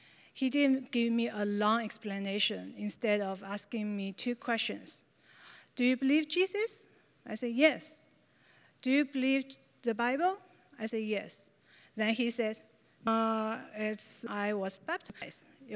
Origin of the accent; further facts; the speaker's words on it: China; English is a second language; moved away as an adult; now in Canada; I'm from China, and I came to Canada about 11 years ago to study early childhood education in Niagara College.